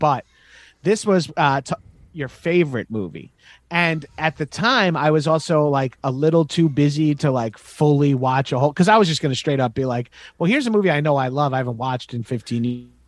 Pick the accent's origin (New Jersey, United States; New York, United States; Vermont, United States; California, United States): New York, United States; Long Island; I'm from Long Island, New York.